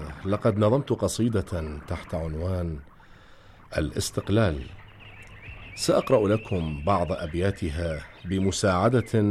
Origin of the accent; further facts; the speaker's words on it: Najaf, Najaf Governorate, Iraq; ولدت في النجف الأشرف عام 1320 للهجرة، ونشأت بها على أبي المرحوم